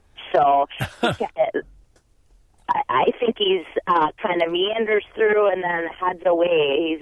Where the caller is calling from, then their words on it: Coon Valley, Wisconsin, United States; I'm calling from Coon Valley, just about 15 miles southwest of La Crosse